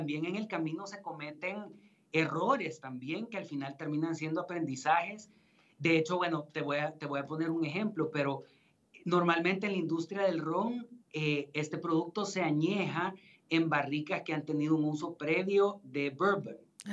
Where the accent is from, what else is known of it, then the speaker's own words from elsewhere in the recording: El Salvador; prácticamente como salvadoreños, nos habíamos quedado sin una marca ícono que nos representara